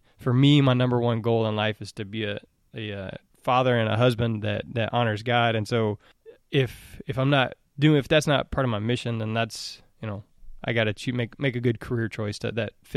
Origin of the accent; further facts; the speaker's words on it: Houston, Texas, United States; I'm from Houston my whole life.